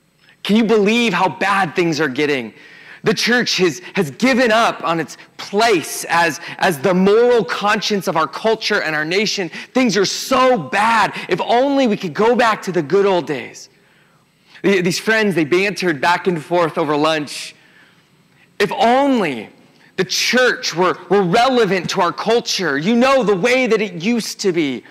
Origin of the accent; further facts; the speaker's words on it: Atlanta, Georgia, United States; I grew up in Atlanta 50 years ago. And my parents before me.